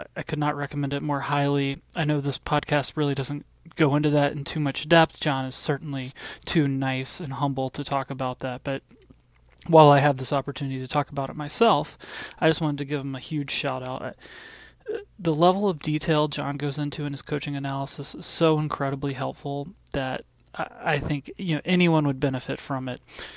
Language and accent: English; United States; Of course, I'm an American